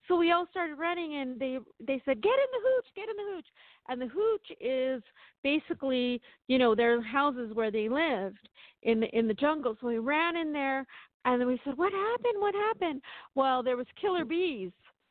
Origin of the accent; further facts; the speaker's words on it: Los Angeles, California, United States; I was born in East L.A., raised in East L.A. I went to Humphreys Elementary School off of 4th Street.